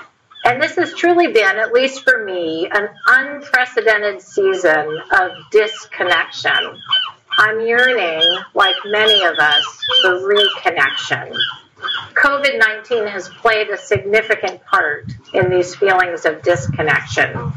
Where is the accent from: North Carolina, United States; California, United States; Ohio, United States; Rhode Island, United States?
California, United States; immediately heard my lack of a Southern accent and became suspicious of who I was and what I was all about. Where are you from? They'd ask. California, I'd say.